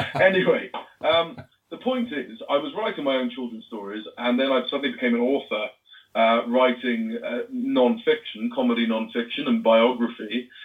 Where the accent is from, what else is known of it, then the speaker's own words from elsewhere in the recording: Ludlow, West Midlands, United Kingdom; I'm from Ludlow, which is about 10 miles from the Welsh border. It used to be the capital of Wales, in fact.